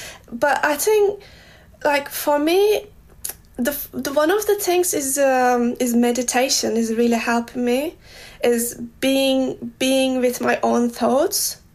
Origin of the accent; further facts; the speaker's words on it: Turkey; English is a second language; now in Germany; Yeah, and I am Turkish. Like I'm coming from Turkey, so where we have a lot of sunlight.